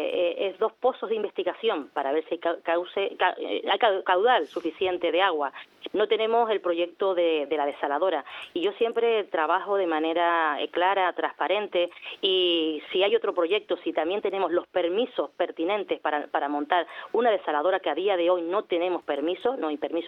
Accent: Tacoronte, Canary Islands, Spain; sigo siendo la misma, soy una vecina de Tacoronte

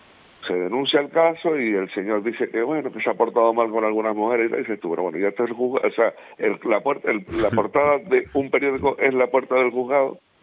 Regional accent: Tacoronte, Canary Islands, Spain; yo soy de Tacoronte

